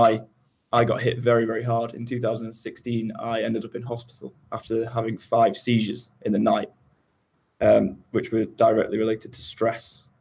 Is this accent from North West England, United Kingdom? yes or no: yes; Manchester, North West England, United Kingdom; I'm from Manchester in the UK.